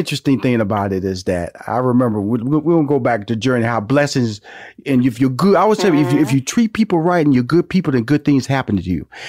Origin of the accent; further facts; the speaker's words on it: Houston, Texas, United States; I'm from Houston, Texas, and a country boy.